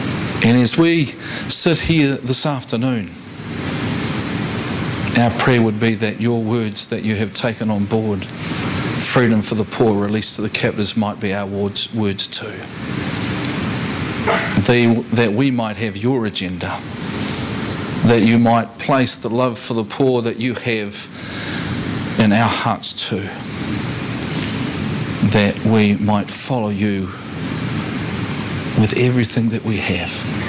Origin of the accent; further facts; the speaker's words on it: New Zealand; If you can't understand my accent, tough. I can't do anything about it. And so if you know there's Australian somewhere here, they may understand. You can sit next to them and they can translate. But, you know, I'm from the better place, New Zealand, so...